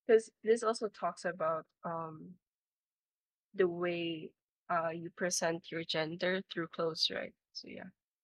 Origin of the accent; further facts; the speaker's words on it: Philippines; Because you know, I'm Filipino, by the way.